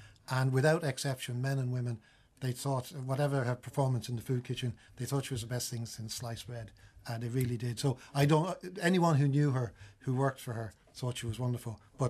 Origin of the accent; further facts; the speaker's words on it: United Kingdom; And like I grew up in Britain mainly.